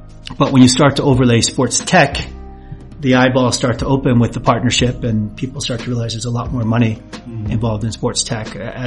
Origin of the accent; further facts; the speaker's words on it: New York, United States; now in Poland; So I am from New York.